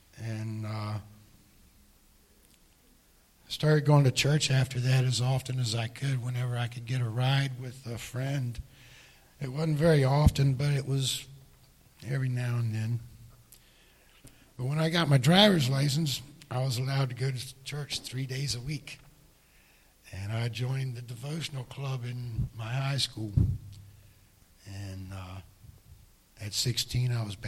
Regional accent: West Virginia, United States; Growing up in West Virginia, my knowledge of Jesus was very limited, only a few things that my grandmother taught me.

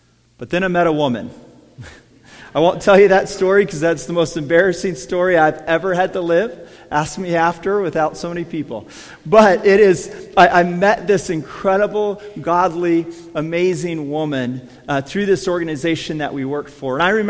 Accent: California, United States; moved away as an adult; So I grew up in Central California, went to college in Los Angeles, studied business marketing, and then eventually moved to Germany to be a missionary.

